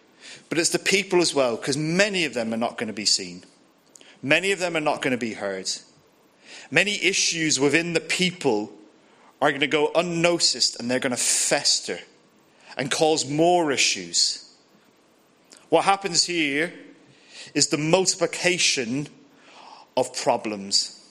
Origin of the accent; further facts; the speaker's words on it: Ireland; Maybe that's just me as an Irishman.